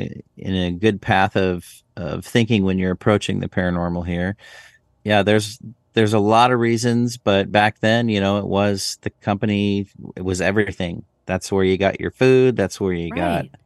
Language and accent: English; Boise, Idaho, United States; I was driving through northern Arizona with my grandparents, and I grew up in Boise, Idaho.